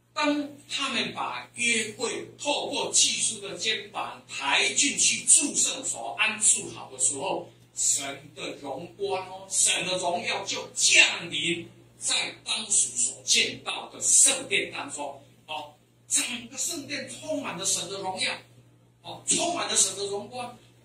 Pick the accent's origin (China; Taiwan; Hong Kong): Taiwan; accent: Taiwanese; 我们台湾话有一句怎么说呢？